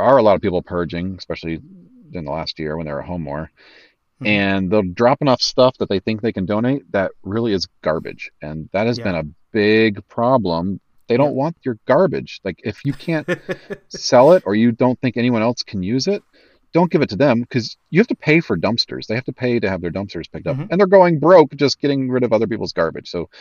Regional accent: Florida, United States; Now I was born and raised in Florida. So this is the biggest move I've ever done.

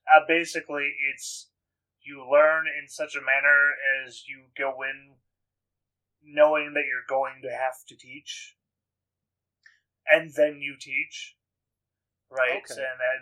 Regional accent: Canada; Except I can't, because I'm Canadian

